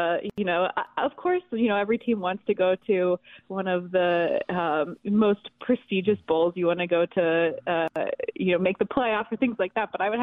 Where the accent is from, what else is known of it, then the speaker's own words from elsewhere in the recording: Florida, United States; now in Green Bay, United States; But I'm from Florida, and my partner of 7 years is still down there.